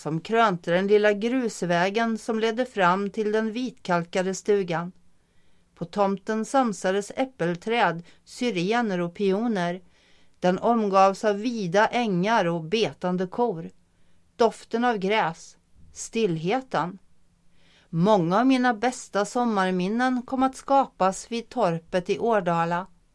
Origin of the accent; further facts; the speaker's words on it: Stockholm, Stockholm County, Sweden; Som stockholmare längtade jag för många år sedan efter möjligheten att kunna undfly stadens hets om helgen.